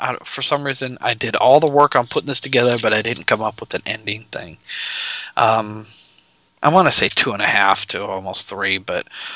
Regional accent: Nebraska, United States; from Nebraska.

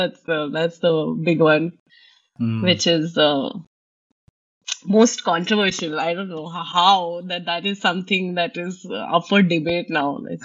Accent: Patna, Bihar, India; I came from Patna, which was anyway a very sheltered small town in the sense of those state capital, not very developed.

